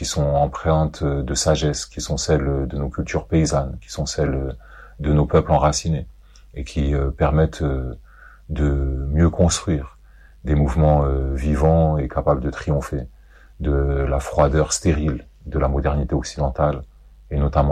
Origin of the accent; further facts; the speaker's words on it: France; born there; je suis né en France. Mon père est palestinien, ma mère yougoslave.